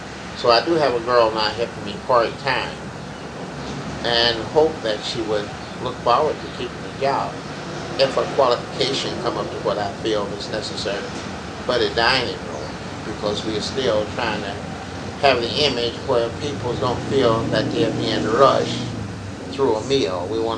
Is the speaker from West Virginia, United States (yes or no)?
no; New Orleans, Louisiana, United States; born there; I was born in New Orleans.